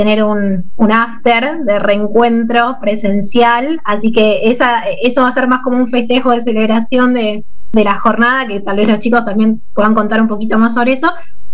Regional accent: San Antonio de Areco, Buenos Aires Province, Argentina; de San Antonio de Areco, contadora pública, y también soy de San Antonio de Areco, estoy en San Antonio de Areco.

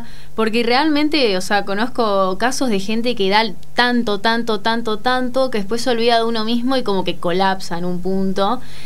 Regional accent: Posadas, Misiones, Argentina; Sí, bueno, yo soy de Posadas.

